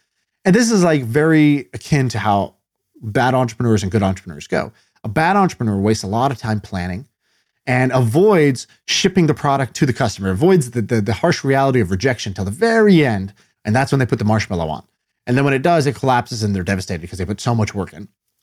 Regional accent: Indonesia; born or raised there; also born or lived in China

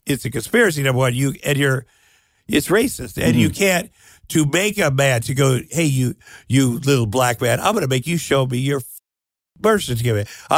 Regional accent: Iowa, United States; I grew up in Iowa.

